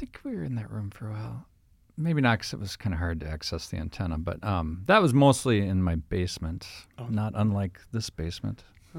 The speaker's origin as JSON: {"language": "English", "town": "Austin", "region": "Minnesota", "country": "United States", "said": "No, I'm from Austin, Minnesota."}